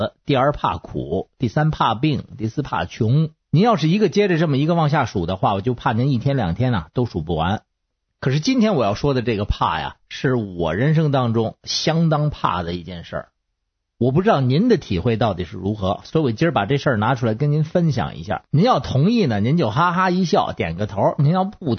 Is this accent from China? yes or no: yes; Beijing, China; 各位听众好，我是北京的